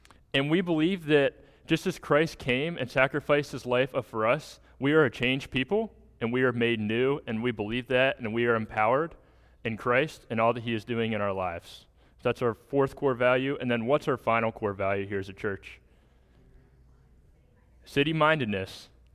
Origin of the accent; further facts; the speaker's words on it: Pennsylvania, United States; now in California, United States; I am actually from Ohio, Pennsylvania area. I grew up about an hour and a half south of Pittsburgh in a town of about 2,000 people. It was an old coal mining town. We had one stoplight